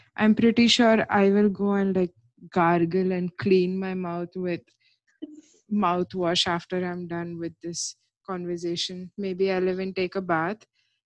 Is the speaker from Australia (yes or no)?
no; India; As far as my passport goes, I am Indian.